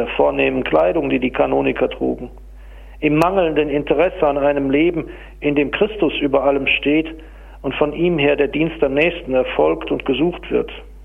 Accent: Duisburg, North Rhine-Westphalia, Germany; hier in meiner Heimat in Hamborn

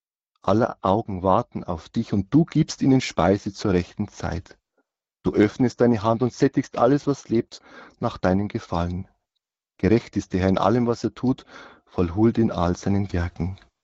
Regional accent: Miesbach, Bavaria, Germany; Ich bin also in Miesbach aufgewachsen, dort ins Gymnasium gegangen, später auf die Fachoberschule.

